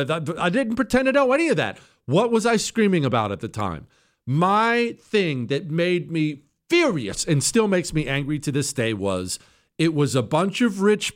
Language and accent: English; United States; I'm an American. Now, that translates into this. My background, as you well know, I come from a construction family.